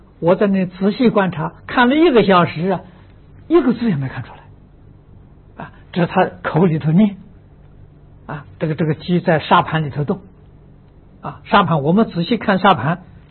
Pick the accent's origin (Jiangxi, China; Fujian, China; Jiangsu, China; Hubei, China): Fujian, China; Jian'ou; 我小时候住在福建，住在建瓯啊，那个地方啊，扶鸾的风气很盛啊，那时候我们才十几岁啊